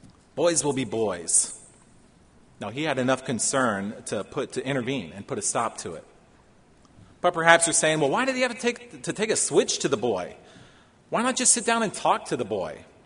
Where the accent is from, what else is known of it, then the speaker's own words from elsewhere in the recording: Pennsylvania, United States; You know, I grew up in Pennsylvania, white-tailed deer capital of the world, so everyone's a hunter up there.